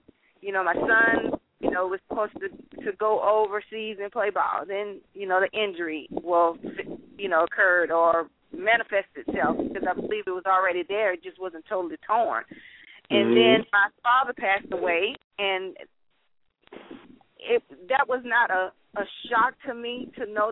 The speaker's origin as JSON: {"language": "English", "town": "New Orleans", "region": "Louisiana", "country": "United States", "lives_now": "Georgia, United States", "said": "I live in Georgia. One of them is Georgia, but originally from New Orleans."}